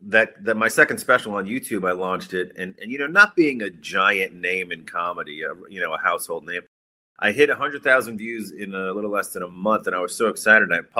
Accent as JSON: {"language": "English", "town": "Long Island", "region": "New York", "country": "United States", "tie": "born or raised there", "said": "So growing up in Long Island, and after the 2 years of college in New York"}